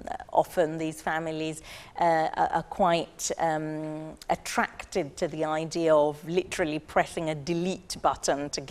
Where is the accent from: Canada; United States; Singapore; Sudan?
Sudan; I'm familiar with it because I'm from Sudan